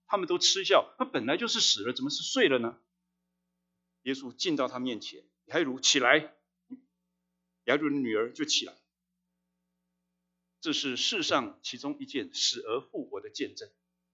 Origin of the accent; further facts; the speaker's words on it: Taiwan; 我从台湾来，上个月台湾至少三个台风